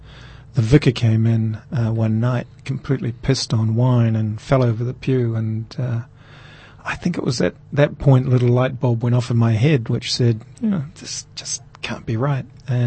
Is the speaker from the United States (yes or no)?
no; Napier, Hawke's Bay, New Zealand; Yeah, I'm a troubled lad because of it, apparently, but I've survived.